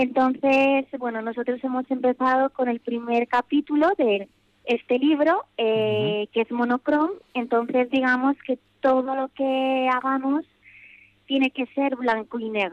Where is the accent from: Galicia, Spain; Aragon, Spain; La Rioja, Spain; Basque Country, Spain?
Basque Country, Spain; Vitoria-Gasteiz; now in Singapore; Sí, gastistarra.